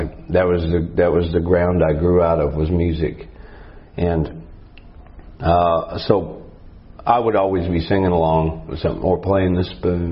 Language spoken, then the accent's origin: English; Winnipeg, Manitoba, Canada; born there; But I was born in Canada, in Manitoba.